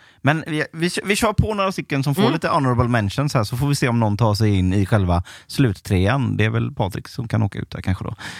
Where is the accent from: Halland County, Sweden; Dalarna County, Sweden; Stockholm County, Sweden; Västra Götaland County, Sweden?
Halland County, Sweden; Onsala; Jag är ju uppvuxen i Onsala.